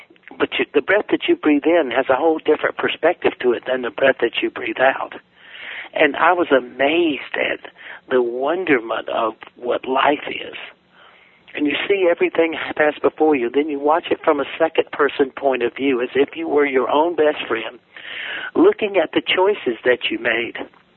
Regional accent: South Carolina, United States; So, I'm some redneck from South Carolina, former Marine

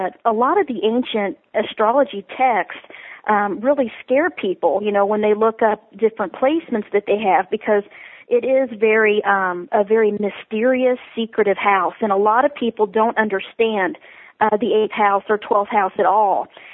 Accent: Missouri, United States; born there; my husband and I are both born on the same day, August 26th, but he was born in Iowa, I was born in Missouri.

